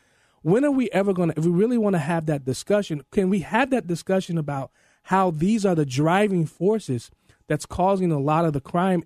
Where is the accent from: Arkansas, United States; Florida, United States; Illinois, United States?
Illinois, United States; Chicago; I come from Chicago, Cabrini Green Housing Projects, that don't like guns.